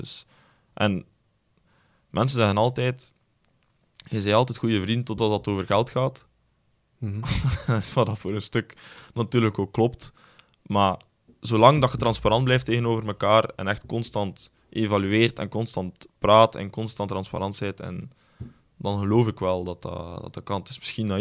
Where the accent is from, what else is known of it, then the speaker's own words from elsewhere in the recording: Oudenaarde, Flemish Region, Belgium; Ja, ik kom van Oudenaarde dus